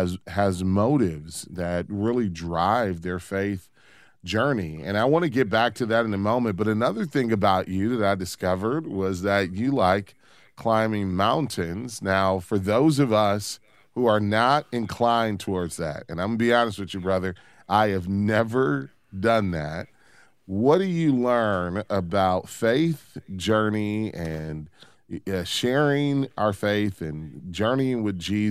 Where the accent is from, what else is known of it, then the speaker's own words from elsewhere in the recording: Detroit, Michigan, United States; and I'm from Detroit, so I know a little bit about those assembly lines